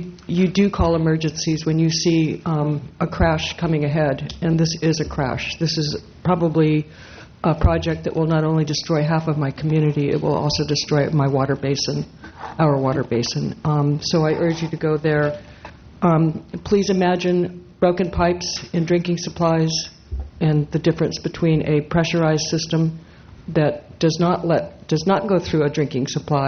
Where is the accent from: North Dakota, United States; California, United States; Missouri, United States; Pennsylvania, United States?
California, United States; Los Osos; from the Prohibition Zone in Los Osos